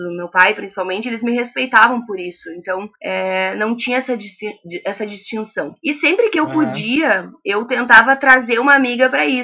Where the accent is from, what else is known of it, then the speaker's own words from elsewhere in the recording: Brazil; accent: interior; Eu tenho 30 anos e sou cônsul feminina do Grêmio Santa Maria. Vocês vão ver bem pelo meu sotaque que eu sou do interior, né?